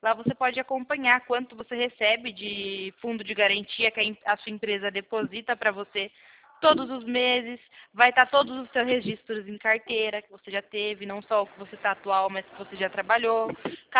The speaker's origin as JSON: {"language": "Portuguese", "region": "São Paulo", "country": "Brazil", "said": "Eu sou do interior de São Paulo."}